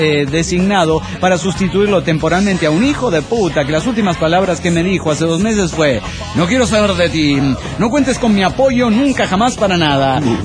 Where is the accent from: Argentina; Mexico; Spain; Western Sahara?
Argentina; Necochea, Buenos Aires Province; ya les dije anteriormente que soy de Necochea, Argentina, provincia de Buenos Aires. En este fucking pueblo donde nunca pasa nada y poco interesante